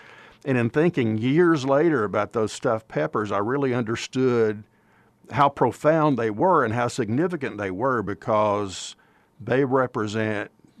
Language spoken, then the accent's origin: English; Greeneville, Tennessee, United States; I grew up in Appalachia. I grew up in Greenville, Tennessee, which is the only Greenville in America with the extra E in it, G-R-E-N-E-V-I-L-L-E. We're very passionate about that extra E in my hometown. It's a farming community.